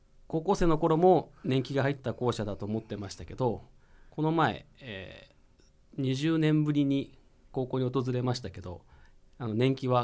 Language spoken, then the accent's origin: Japanese; Sagamihara, Kanagawa, Japan; この地元の相模原で、まあ、住んで、そして商売をしていると